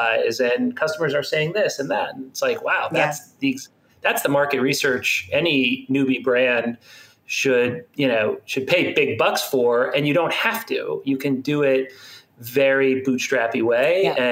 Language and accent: English; Miami, Florida, United States; I grew up in Miami, in South Florida.